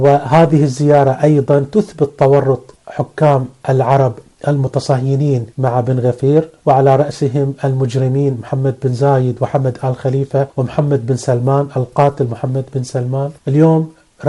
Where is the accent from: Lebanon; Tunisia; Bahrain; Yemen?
Bahrain; عندنا في البحرين رجال ونساء أبطال وبطلات